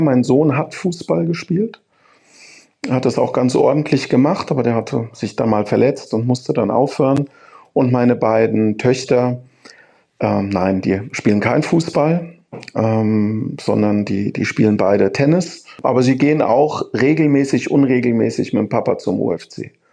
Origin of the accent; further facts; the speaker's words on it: Frankfurt, Hesse, Germany; also born or lived in Heidelberg; Ich bin in Heidelberg zwar geboren, aber sofort nach Frankfurt Wir haben in Frankfurt gewohnt.